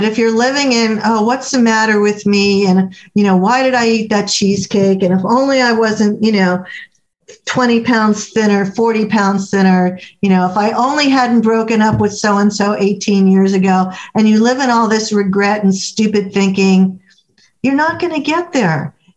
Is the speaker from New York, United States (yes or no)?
no; Florida, United States; Now, I grew up in South Florida where the official language is Spanglish, and words are really important to me.